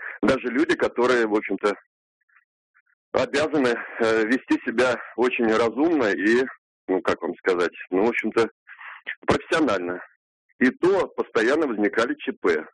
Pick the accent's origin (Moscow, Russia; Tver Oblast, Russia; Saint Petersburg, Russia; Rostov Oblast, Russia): Moscow, Russia; Я из Москвы.